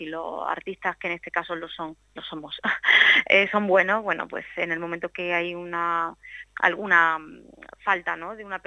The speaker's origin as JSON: {"language": "Spanish", "town": "Linares", "region": "Andalusia", "country": "Spain", "said": "yo en mi caso soy andaluza, como bien ha comentado, soy de Linares"}